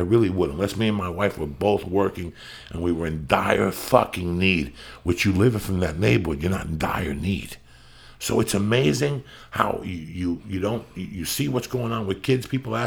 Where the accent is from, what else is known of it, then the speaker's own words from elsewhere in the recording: North Bergen, New Jersey, United States; I knew what I grew up in North Bergen